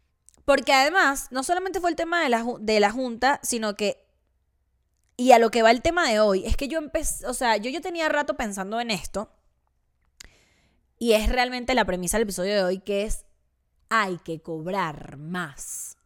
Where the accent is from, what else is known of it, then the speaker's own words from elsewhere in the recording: Venezuela; Yo soy venezolana y yo siempre pienso que me van a joder